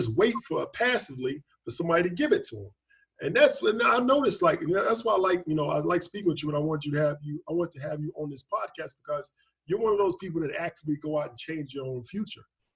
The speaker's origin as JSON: {"language": "English", "town": "Clarksville", "region": "Tennessee", "country": "United States", "tie": "born or raised there", "said": "where I grew up in Clarksville, Tennessee."}